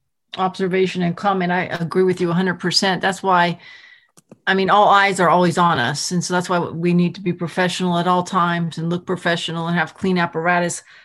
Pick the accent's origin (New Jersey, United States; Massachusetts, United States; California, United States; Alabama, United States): California, United States; I mean, Chief Mosdean's from California. I'm from California.